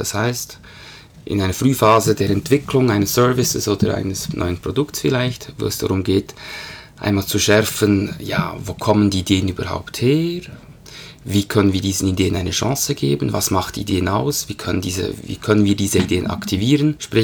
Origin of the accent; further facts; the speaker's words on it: Bern, Switzerland; einmal ein waschechter Berner Geo, wie man das so schön sagt. Aufgewachsen in Bern, lebe mit meiner Familie da, bin in den 40er drin